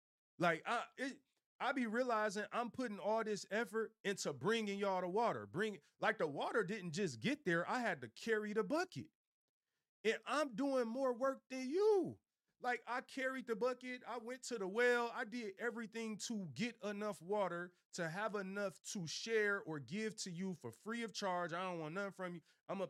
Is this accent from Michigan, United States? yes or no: yes; Detroit, Michigan, United States; You could doubt me because I'm from Detroit. You could doubt me because I'm from the East Side.